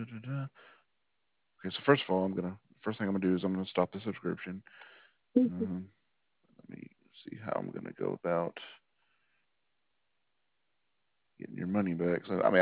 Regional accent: Arkansas, United States; So I grew up in Arkansas, actually.

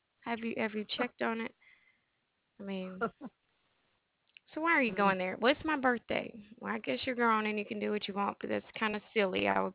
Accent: Alabama, United States; now in Lewiston, United States; I'm originally from the South, though. I'm from Alabama

